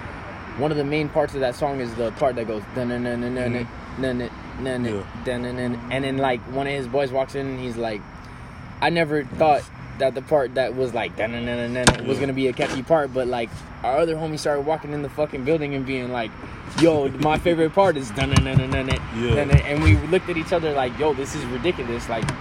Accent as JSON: {"language": "English", "town": "Hialeah", "region": "Florida", "country": "United States", "tie": "born or raised there", "said": "Hialeah. Yeah, we were raised in Hialeah."}